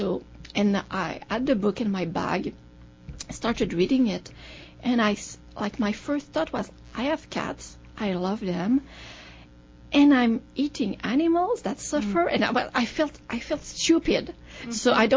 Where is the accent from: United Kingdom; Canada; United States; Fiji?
Canada; But in Canada, we don't do that. We're really, really proud. We're Canadian.